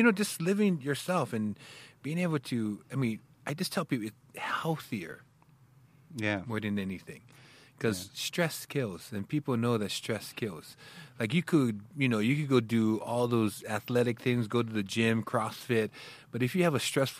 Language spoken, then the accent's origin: English; United States; I don't know, being proud of being American.